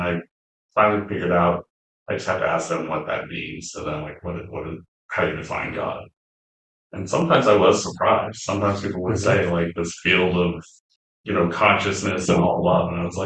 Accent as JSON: {"language": "English", "region": "Colorado", "country": "United States", "tie": "born or raised there", "said": "Yes, I was thinking about when I grew up in Colorado, it was a very conservative place, and there were a lot of Christians, and there probably still are."}